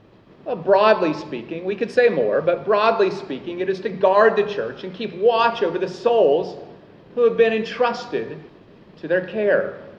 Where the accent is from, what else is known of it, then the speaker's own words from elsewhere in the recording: United States; people from the United States, my own country. People from my home country often have an inherent distrust or suspicion of anyone in leadership.